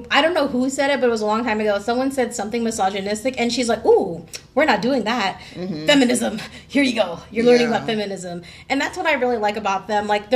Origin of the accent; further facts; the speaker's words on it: Philippines; That one, I'm Filipino, so I eat everything with rice.